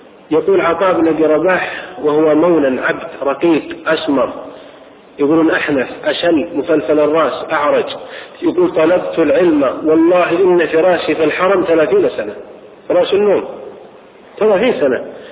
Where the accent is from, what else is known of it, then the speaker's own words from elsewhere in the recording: Riyadh, Riyadh Province, Saudi Arabia; عندنا في الرياض حضرت جنازة أكبر تاجر في الرياض قبل 5 أشهر